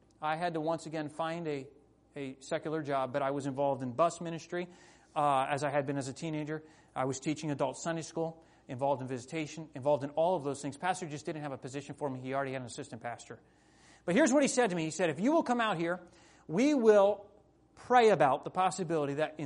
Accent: Allentown, Pennsylvania, United States; my wife Laura. I grew up in Allentown, Pennsylvania. I grew up in a pastor's home.

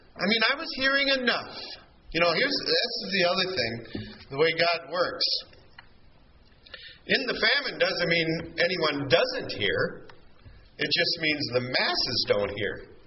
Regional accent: Iowa, United States; also born or lived in Minnesota; live, and I think it happened to be a Lutheran church, which I was brought up in. You know, and when we moved from Iowa to Minnesota, you had to find a Missouri Senate church, you know, to belong to.

